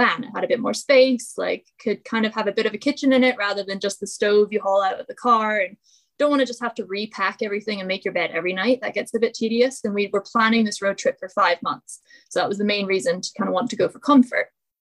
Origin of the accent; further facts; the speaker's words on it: Scotland, United Kingdom; But I grew up in Scotland.